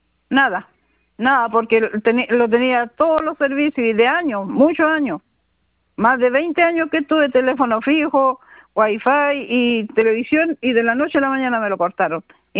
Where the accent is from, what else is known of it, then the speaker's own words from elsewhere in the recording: Salto del Laja, Biobío, Chile; que era de Los Ángeles y yo soy del Salto en Laja.